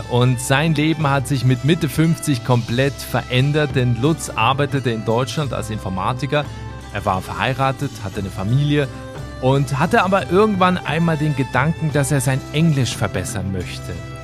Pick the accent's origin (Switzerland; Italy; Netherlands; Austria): Switzerland; Und auf der 1 nach wie vor mein Heimatland, die Schweiz.